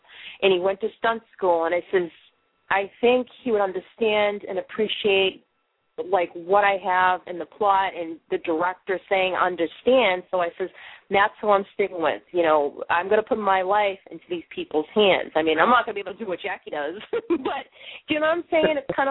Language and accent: English; Boston, Massachusetts, United States; accent: Boston; now in Maine, United States; Yeah, I'm a real Boston girl. You know, can you tell the accent? My accent, you know, it's never going to go away. I've been in Maine for almost 4 years now. There's no people from Boston here.